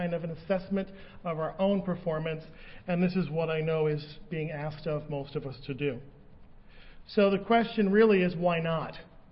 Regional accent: New Jersey, United States; Yeah, sorry, I'm from New Jersey. I speak quickly.

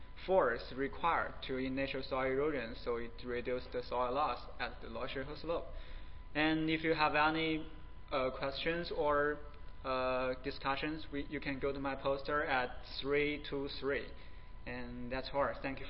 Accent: China; English is a second language; now in Oxford, United States; I come from China and now I'm actually working at the National Sedimentation Lab at the Oxford, Mississippi.

